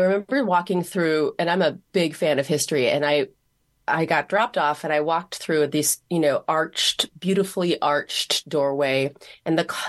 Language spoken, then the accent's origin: English; Minnesota, United States; And I said, you know, I'm from Minnesota.